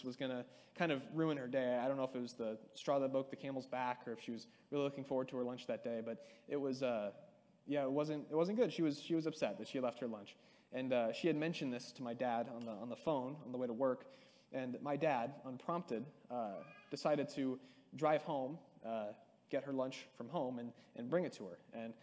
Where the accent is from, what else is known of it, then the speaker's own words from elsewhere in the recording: Metamora, Illinois, United States; I know I do work at a church in Kewaunee, and I also work at a grocery store in my hometown. It's just Metamora.